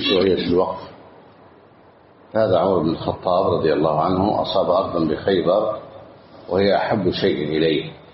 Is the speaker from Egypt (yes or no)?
yes; Egypt; عندنا في مصر.